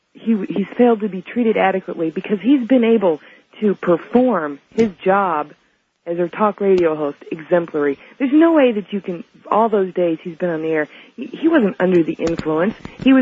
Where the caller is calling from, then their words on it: Janesville, Wisconsin, United States; I am calling from Janesville, Wisconsin on WCLO Radio.